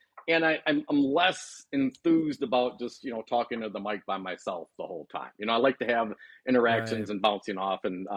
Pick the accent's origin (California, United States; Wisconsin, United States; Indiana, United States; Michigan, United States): Wisconsin, United States; But yeah, I grew up in the Fox Valley here, man.